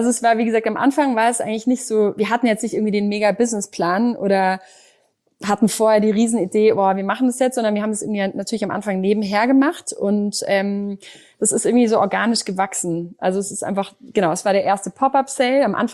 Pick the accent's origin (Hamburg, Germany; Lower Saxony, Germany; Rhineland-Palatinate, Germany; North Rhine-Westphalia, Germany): North Rhine-Westphalia, Germany; Düsseldorf; born there; Wobei ich bin gebürtige Düsseldorferin